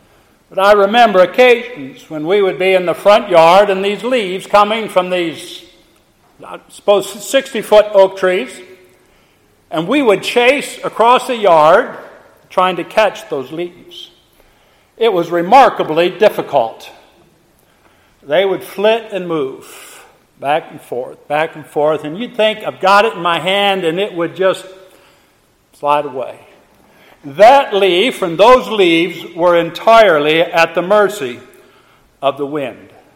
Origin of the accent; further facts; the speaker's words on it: Illinois, United States; When I was a little boy growing up in Illinois on a farm, we had a very large front yard made for a great place for me and for my brothers to play.